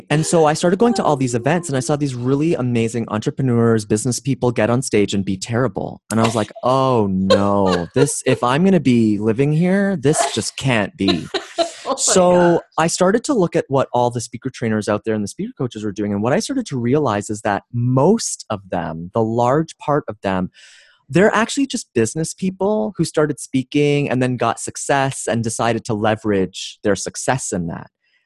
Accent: Ontario, Canada; so I'm Canadian. And at that time in Ontario, we had 5 years of high school.

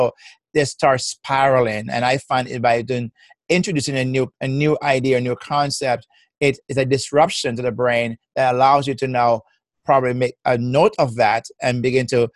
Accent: Jamaica; accent: Jamaican; now in United States; I am originally from Jamaica. So that's my beautiful accent is Jamaican.

